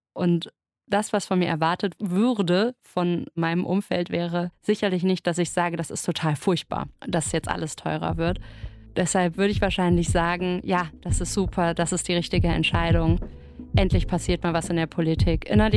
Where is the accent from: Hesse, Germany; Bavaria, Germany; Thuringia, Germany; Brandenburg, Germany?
Hesse, Germany; ich komme aus Nordhessen, da gibt es alle Wurst.